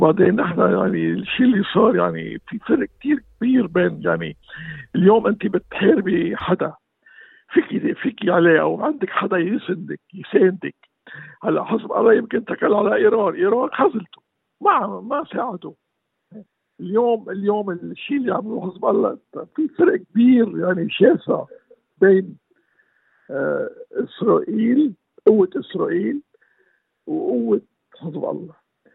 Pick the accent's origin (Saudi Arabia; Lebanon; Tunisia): Lebanon; نحن كلبناني كستوري من أصل لبناني طبعا